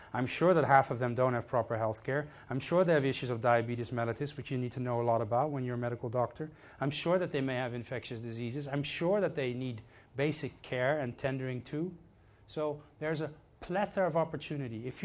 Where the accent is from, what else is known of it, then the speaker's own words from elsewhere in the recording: Netherlands; English is a second language; moved away as an adult; I came from Holland, where we have these socialistic crazy stuff going on.